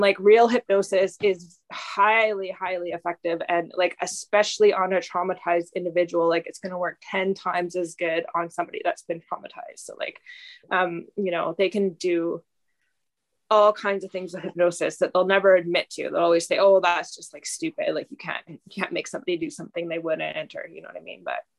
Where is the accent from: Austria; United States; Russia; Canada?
Canada; I mean, I'm from Canada.